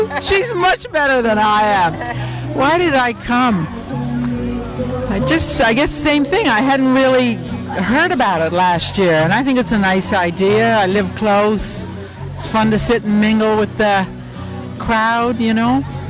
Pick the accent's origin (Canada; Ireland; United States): Canada; Newfoundland and Labrador; I'm a transplanted Newfoundlander.